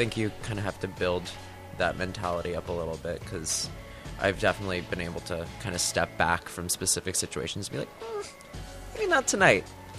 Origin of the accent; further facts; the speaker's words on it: Long Island, New York, United States; Long Island. I've kind of bopped around when I was like a kid, but really kind of had my main stakeout in Long Island. My parents are from there, and I finished out high school there.